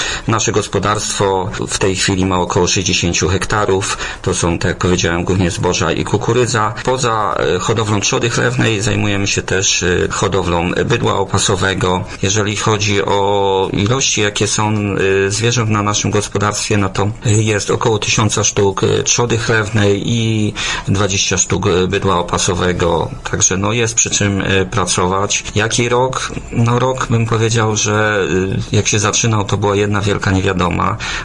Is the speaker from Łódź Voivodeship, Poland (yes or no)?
yes; Łęki Szlacheckie, Łódź Voivodeship, Poland; born there; Ja urodziłem się w gminie Łęki Szlacheckie i od 1989 roku zajmuję się gospodarstwem rolnym.